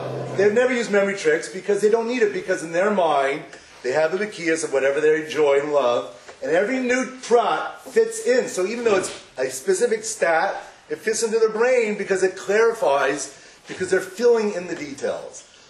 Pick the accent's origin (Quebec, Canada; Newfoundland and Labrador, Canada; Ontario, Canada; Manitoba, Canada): Ontario, Canada; Toronto; I'm originally from Toronto, Canada, as I said.